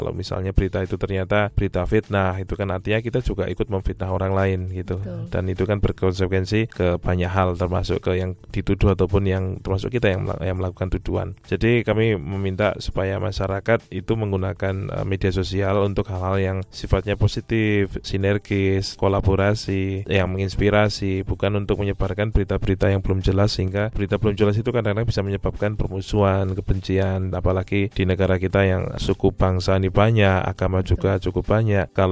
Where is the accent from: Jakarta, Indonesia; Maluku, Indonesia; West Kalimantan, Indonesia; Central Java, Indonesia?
Central Java, Indonesia; Wonosobo; Saya dari Indonesia, asal dari Wonosobo, tinggal di Wonosobo dan Jogja.